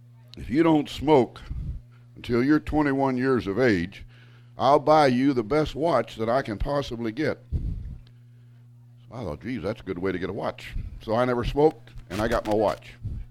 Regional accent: Kentucky, United States; now in Lake City, United States; I'm originally from Kentucky, now live in Lake City, Florida.

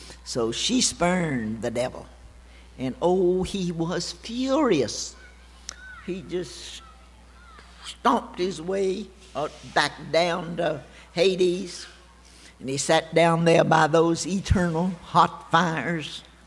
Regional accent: Gainesville, Florida, United States; when we were growing up in Gainesville, it wasn't anything, but it was way out of town.

